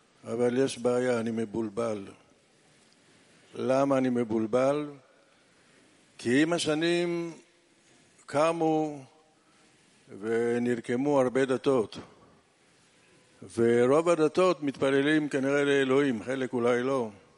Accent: Tel Aviv, Tel Aviv District, Israel; אני מתל אביב, ואני פעם ראשונה בכנס הזה.

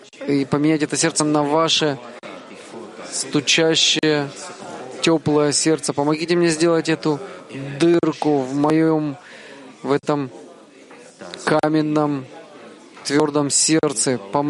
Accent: Petah Tikva, Central District, Israel; я из Петахтиквы.

